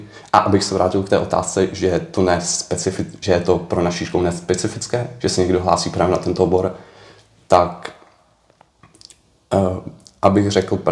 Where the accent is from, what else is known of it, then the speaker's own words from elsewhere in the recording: Prague, Czechia; Pocházím z Prahy.